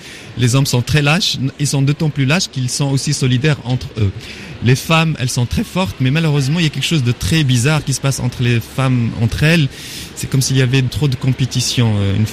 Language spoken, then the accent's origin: French; Morocco; moved away as an adult; now in France; Dans le monde où je suis né, au Maroc, où j'ai vécu 25 ans, et même en France